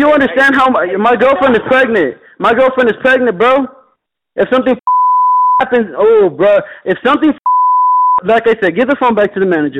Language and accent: English; Texas, United States; Well, I ain't no country. I'm from Texas, and we're from Texas.